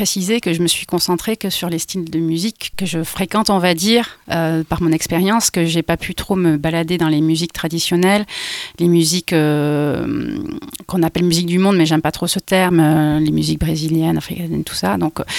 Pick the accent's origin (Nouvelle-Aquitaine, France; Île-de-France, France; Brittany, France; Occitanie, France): Occitanie, France; Montpellier; Enfin, moi, je viens de Montpellier et ici, c'est quand même 10 fois plus de personnes qui pratiquent la musique.